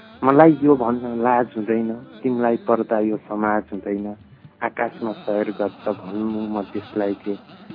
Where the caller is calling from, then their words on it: Madi, Bagmati, Nepal; माडी यहाँ भरतपुरको अध्ययनरत, अहिले माडी आएको छ